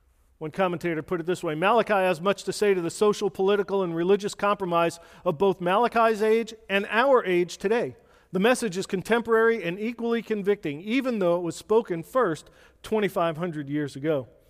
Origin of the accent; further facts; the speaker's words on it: Brooklyn, New York, United States; I'm Italian. I grew up in Brooklyn.